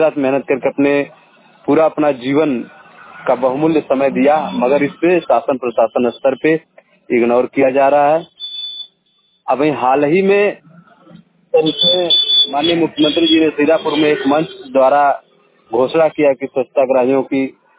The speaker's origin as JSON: {"language": "Hindi", "town": "Dedhgawa", "region": "Uttar Pradesh", "country": "India", "said": "मैं ग्राम सभा डेढ़गावा जनपद चंदौली का रहने वाला हूँ। ब्लॉक सकलडीह है हमारा।"}